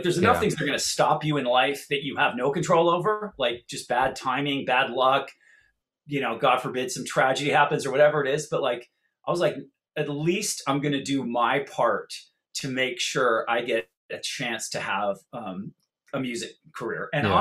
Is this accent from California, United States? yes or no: yes; Santa Barbara, California, United States; we grew up in Santa Barbara, drive all the way down 2 hours away